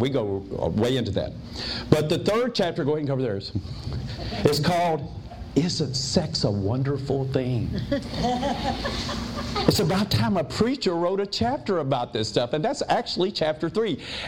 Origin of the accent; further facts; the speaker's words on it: Tennessee, United States; So now see, I'm from the South, but now see there, I don't talk that slow, y'all. I'm down there in Tennessee, but I don't talk like that.